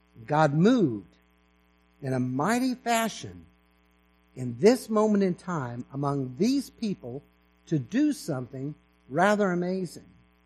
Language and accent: English; California, United States; first language English; also born or lived in Texas; My mother tongue is, well, it is English, but it's Cala, Texas. I was raised in a Texan family, spent the first 7 years of my life in California. It's one of the reasons people have a hard time pinning down my accent sometimes.